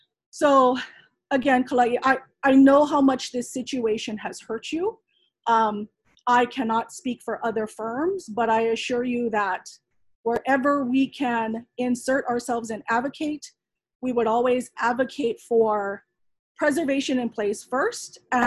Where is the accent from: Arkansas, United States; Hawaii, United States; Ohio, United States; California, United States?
Hawaii, United States; And personally, as a Hawaiian, I don't believe somebody should have to be formally recognized as a descendant to be consulted or engage on a project.